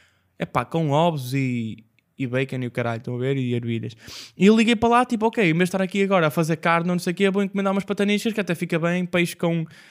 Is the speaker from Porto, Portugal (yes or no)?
yes; Vila Nova de Gaia, Porto, Portugal; E eu sou de Gaia